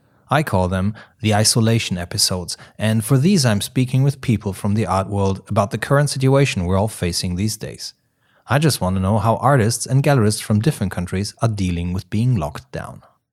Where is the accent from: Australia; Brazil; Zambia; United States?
Australia; Melbourne, Victoria; now in France; I mean, we are from Melbourne, Australia, right?